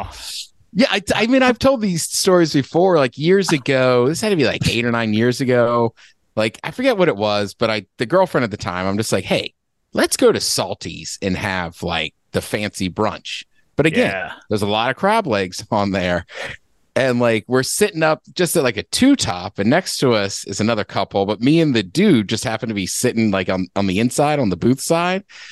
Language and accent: English; Maryland, United States; I'm like, no, I'm from Maryland.